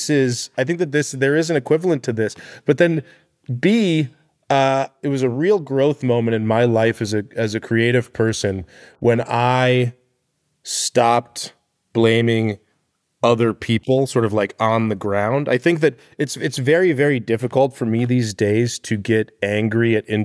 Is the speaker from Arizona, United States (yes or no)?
yes; Arizona, United States; I'm from Arizona. And I have a lot of Mexican friends from Arizona